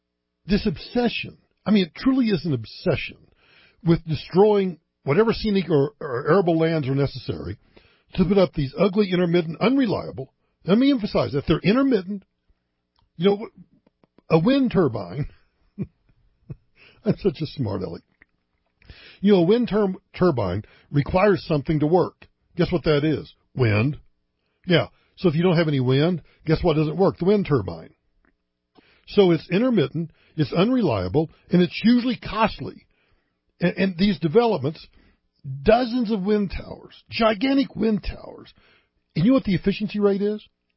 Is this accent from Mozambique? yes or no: no; Oklahoma, United States; growing up in Western Oklahoma, growing up in farm and ranch country, I kind of know what a windmill is.